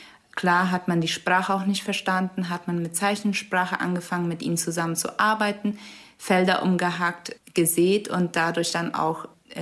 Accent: Boquerón, Paraguay; Ich komme aus Paraguay, einer Mennonitenkolonie in Chaco. Kolonie Fernheim heißt sie. Ich bin 26 Jahre alt

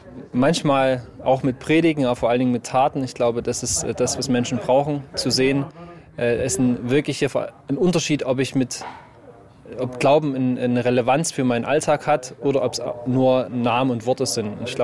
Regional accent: Saxony, Germany; Ich bin in dem Erzgebirge aufgewachsen. Erzgebirge ist eine Ausnahmeregion in den neuen Bundesländern, wo es recht viele Christen noch gab. Das heißt, ich bin in einem christlichen Elternhaus aufgewachsen.

